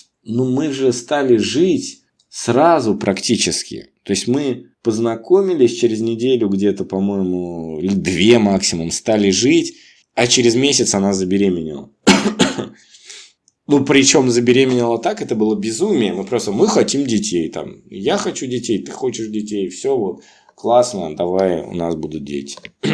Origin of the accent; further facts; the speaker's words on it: Moscow, Russia; А я был москвичом, ну, то есть, все знали, что я из Москвы, что мы сюда приехали, просто как бы даже живем тут, но вообще мы из Москвы.